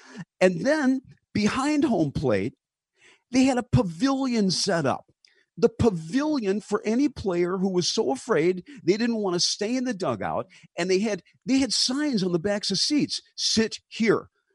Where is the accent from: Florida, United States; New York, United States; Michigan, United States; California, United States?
Michigan, United States; Detroit; when I was a boy growing up in Detroit, there were no television of the Detroit Red Wings.